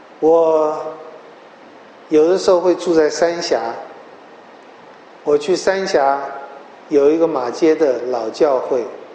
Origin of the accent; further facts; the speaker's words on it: China; 我们中国人有5000年的文明，有非常优秀的文化，但是我们是害怕的。